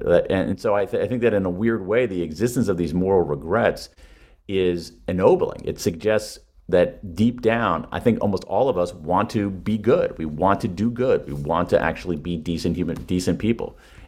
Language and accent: English; United States; This country, my country, I mean, you know, I'm an American, and in America today, we are wrestling with this